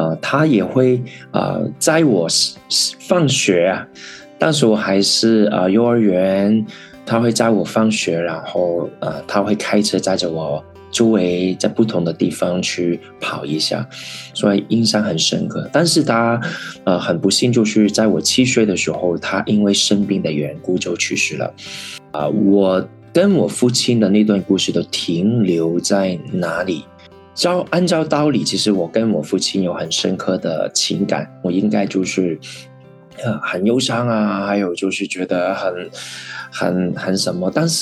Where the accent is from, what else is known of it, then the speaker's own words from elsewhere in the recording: Macau; 我是在澳门土生土长，然后也现在从澳门开始出发来服侍主。我小时候是在一个贫民区里面长大啊，家里很穷啊，